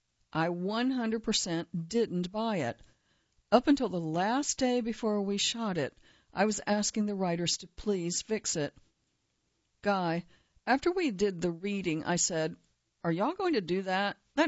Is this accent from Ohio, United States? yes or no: yes; Cincinnati, Ohio, United States; Whitley reminded me of a lot of the women that I grew up with in Cincinnati, and in Jack and Jill and women who attended Hampton.